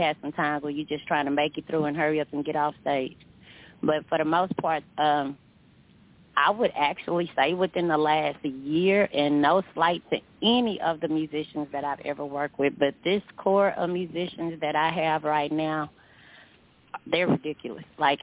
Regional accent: Missouri City, Texas, United States; I was born and raised right here in Missouri City, actually. I was born and raised in Missouri City, Texas, and I actually still live in Missouri City.

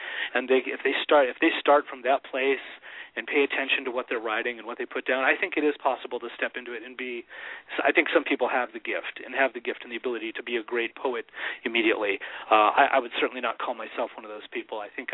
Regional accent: California, United States; moved away as an adult; It's a snapshot from my younger life, from when I was growing up in Humboldt County.

